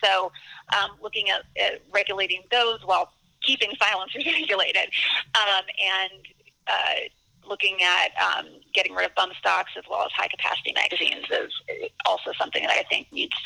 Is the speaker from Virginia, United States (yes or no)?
yes; Virginia, United States; So my home state Senator Mark Warner of Virginia voted for concealed carry reciprocity when it came up in 2013.